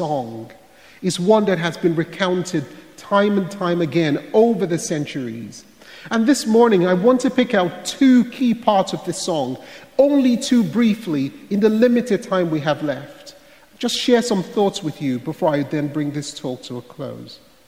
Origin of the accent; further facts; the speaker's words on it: Nigeria; I myself, as a young boy growing up in Nigeria, questioned the meaning of my life for a long time.